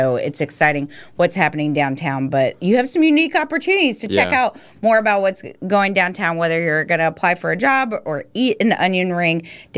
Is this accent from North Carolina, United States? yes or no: yes; Chapel Hill, North Carolina, United States; That was not something that you ever said when I was growing up in Chapel Hill.